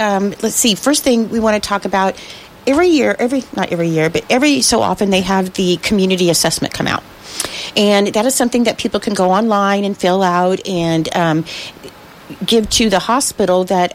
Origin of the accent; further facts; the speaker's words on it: Phoenix, Arizona, United States; now in Norton, United States; You know, I'm from Phoenix, and, you know, now I go, when I go back to Phoenix, people think I'm just so weird because I'm so friendly.